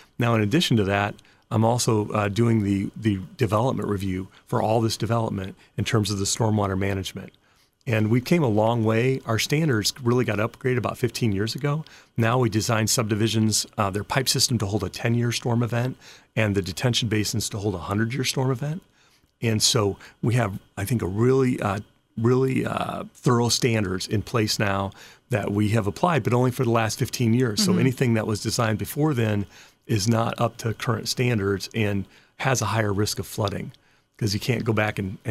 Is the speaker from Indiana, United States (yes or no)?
yes; Indiana, United States; born there; Yeah, I was born here in Allen County. I've lived most of my life here.